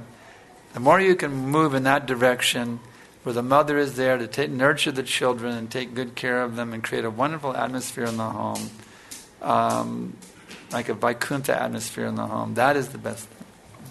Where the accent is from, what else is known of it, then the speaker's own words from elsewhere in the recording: United States; All the women were at home when I grew up in America back in the 50s.